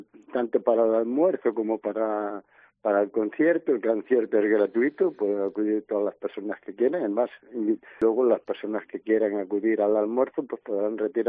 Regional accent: Ourense, Galicia, Spain; no solamente en Galicia, en mi tierra, en Orense sobre todo

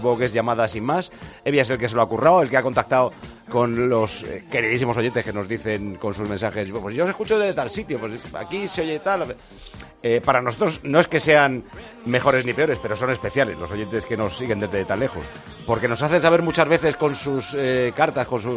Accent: Madrid, Community of Madrid, Spain; born there; de una familia de menos de un pueblo de menos de 50 habitantes, pero nací en Madrid. 32 años

